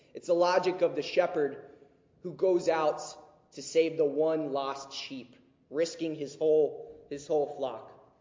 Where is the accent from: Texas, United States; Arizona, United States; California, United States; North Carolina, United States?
Texas, United States; Dallas; Although I'm from Dallas, I grew up as a Red Sox fan since my dad's side of the family's from Rhode Island, lived in Boston.